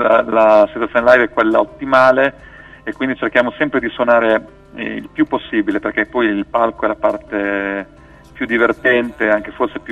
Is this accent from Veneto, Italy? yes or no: no; Rimini, Emilia-Romagna, Italy; io sono nato e cresciuto a Rimini, come si può dedurre anche da questa canzone